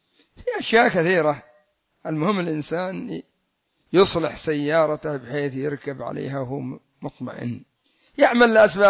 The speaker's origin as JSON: {"language": "Arabic", "country": "Yemen", "said": "لكن عندنا في اليمن ما شاء الله السيارة تشترى تجلس 40 سنة"}